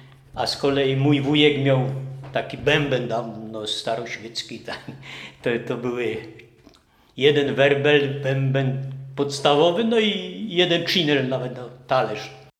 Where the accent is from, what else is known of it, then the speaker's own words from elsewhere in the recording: Dzielec, Lesser Poland, Poland; now in Sułkowice, Poland; Pochodzę w ogóle z Dzielca, z przysiółka Zdzielec, kiedyś nie było ulic tylko. No i to są moje rodzinne strony.